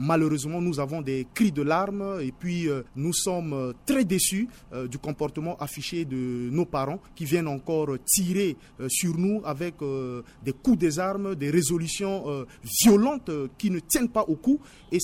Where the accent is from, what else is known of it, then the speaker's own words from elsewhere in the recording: Central African Republic; C'est parce que nous sommes des Centrafricains et nous acceptons de rentrer chez nous pour donner le coup de main à notre pays.